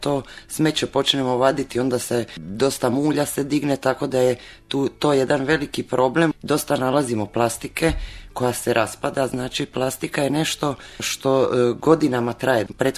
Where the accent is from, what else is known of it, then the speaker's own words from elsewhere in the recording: Croatia; Kod nas u Hrvatskoj to još nije dobro zaživjelo.